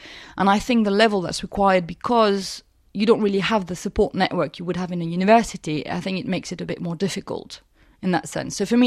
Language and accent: English; France; You know, I'm from France. I joined the wine trade 5 years ago.